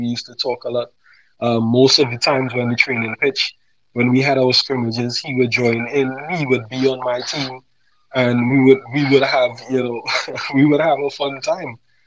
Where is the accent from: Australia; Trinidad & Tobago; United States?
Trinidad & Tobago; I mean, I come from Trinidad and Tobago, you understand?